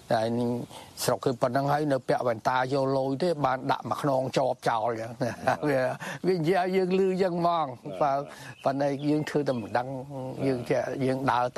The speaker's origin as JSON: {"language": "Khmer", "town": "Svay Pao", "region": "Battambang", "country": "Cambodia", "said": "ខ្ញុំស្រុកកណ្ដាលខ្ញុំនៅឃុំស្វាយប៉ោស្រុកសង្កែខេត្តបាត់ដំបងបាទហើយខ្ញុំអាយុឆ្នាំ70"}